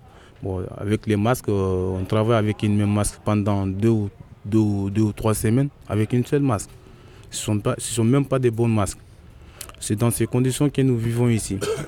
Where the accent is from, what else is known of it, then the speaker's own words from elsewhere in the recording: Mali; Je suis l'un des occupants, je suis malien, on est au nombre de 25 personnes ici, on est tous maliens.